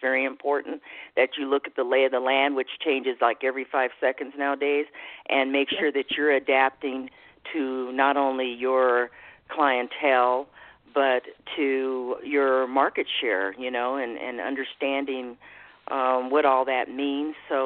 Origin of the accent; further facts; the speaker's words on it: Colorado, United States; I talk a lot about the fact that I come from Colorado, and Colorado is a very giving state.